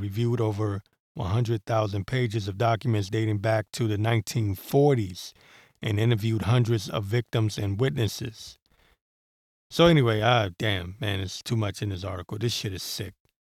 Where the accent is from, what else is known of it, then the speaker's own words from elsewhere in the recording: Washington, District of Columbia, United States; accent: Maryland; showing my Maryland accent